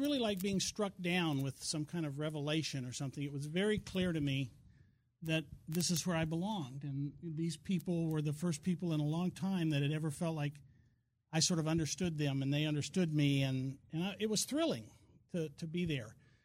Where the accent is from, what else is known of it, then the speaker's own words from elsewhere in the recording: Anchorage, Alaska, United States; I'm from Muldoon, right? I grew up in Alaska.